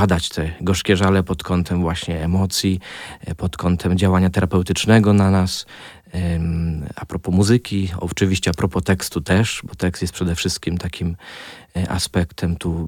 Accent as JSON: {"language": "Polish", "town": "Ropczyce", "region": "Subcarpathian Voivodeship", "country": "Poland", "lives_now": "Kraków, Poland", "said": "pochodzę z naszych tutaj właśnie stron diecezji rzeszowskiej, dokładnie z Ropczyc, z parafii Przemienienia Pańskiego."}